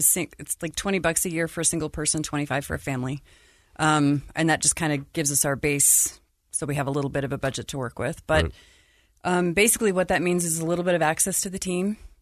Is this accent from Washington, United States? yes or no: no; Salt Lake City, Utah, United States; moved away as an adult; also born or lived in Denver; So I grew up in Salt Lake.